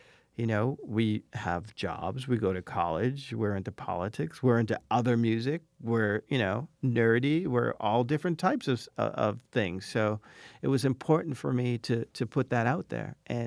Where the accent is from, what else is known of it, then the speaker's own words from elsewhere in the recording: Malden, Massachusetts, United States; I grew up in Malden was very working class. I grew up in the black section of Malden